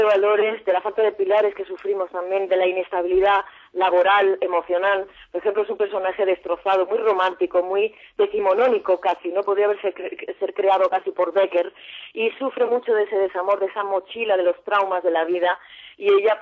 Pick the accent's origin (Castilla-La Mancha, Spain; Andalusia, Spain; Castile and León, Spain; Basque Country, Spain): Andalusia, Spain; Granada; y yo soy de Granada, con lo cual me parecía mucho aquella gente